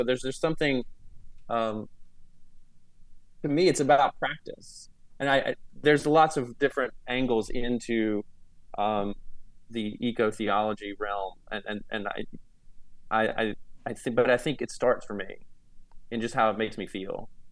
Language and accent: English; West Virginia, United States; moved away; I grew up in West Virginia, and so it's pretty easy access to nature. I've lived in cities for a long time now. When I first moved to New York, I was teaching at Fordham and lived in the Bronx.